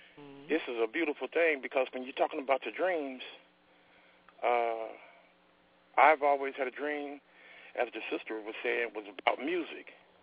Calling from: Terre Haute, Indiana, United States; Oh, I'm calling from Terre Haute, Indiana

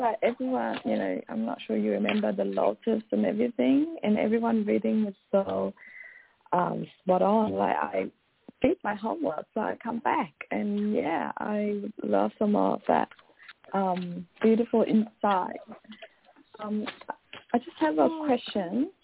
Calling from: Australia; I'm calling from Australia, and I love your show.

